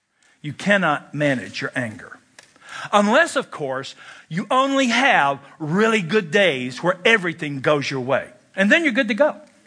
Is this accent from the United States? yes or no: yes; Kentucky, United States; I did smoke, though I was 11 years old, and I'm from Kentucky, where smoking is indeed a spiritual gift.